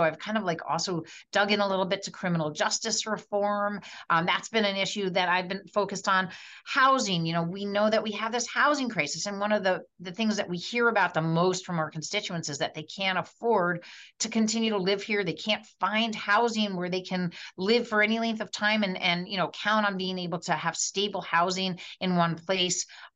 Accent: New Jersey, United States; I grew up in New Jersey.

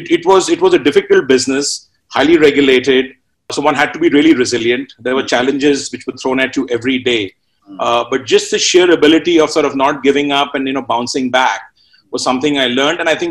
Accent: Kolkata, West Bengal, India; moved away as an adult; I grew up in Calcutta, mm-hmm. and went to the US for my education.

